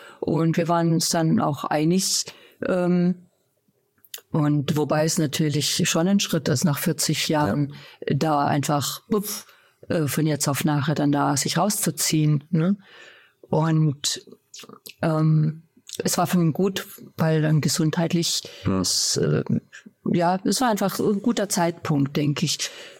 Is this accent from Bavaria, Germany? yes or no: yes; Erlangen, Bavaria, Germany; accent: Franconian; Aber Erlangen ist der weitest entfernte Vorort von Berlin gewesen, durch Siemens. Von daher, also wenn ich Fränkisch rede, dann glaubt es mir kein Franke.